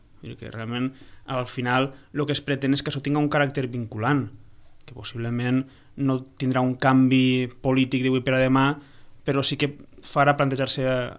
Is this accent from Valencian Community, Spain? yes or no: yes; Valencian Community, Spain; jo sóc valencià i al País Valencià estem vivint